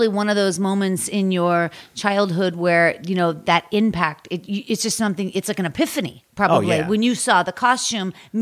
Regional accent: Pittsburgh, Pennsylvania, United States; because I grew up in Pittsburgh

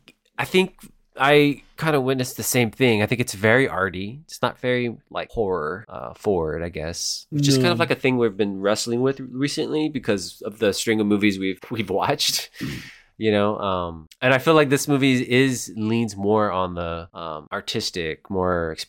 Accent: Texas, United States; Yeah, I'm from Texas.

